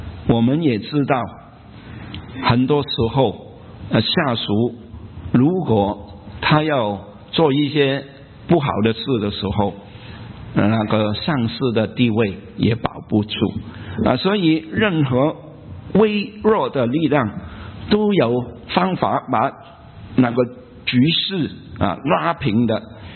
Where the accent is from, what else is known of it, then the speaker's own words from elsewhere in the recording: China; 我们中国人有一句话，他说临溪白须公，莫溪少年穷啊